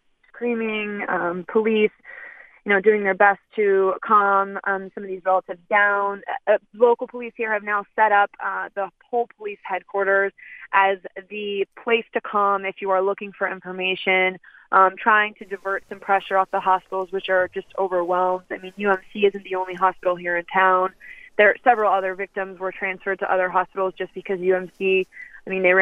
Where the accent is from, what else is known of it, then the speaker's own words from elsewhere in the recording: Las Vegas, Nevada, United States; I mean, I was raised here in Las Vegas